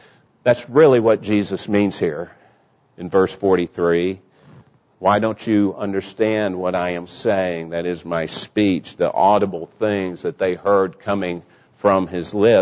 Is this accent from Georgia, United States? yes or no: no; Dallas, Texas, United States; born there; I was born in Dallas. I was born in the Florence Nightingale wing of Baylor Hospital in Dallas, Texas.